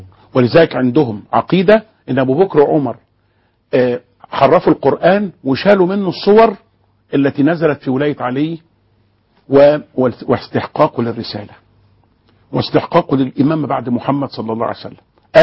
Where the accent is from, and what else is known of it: Egypt